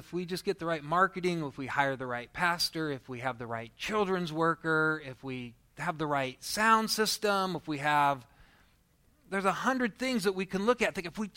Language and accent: English; Seward, Nebraska, United States; But we grew up in Seward, Nebraska, going to Faith Lutheran Church.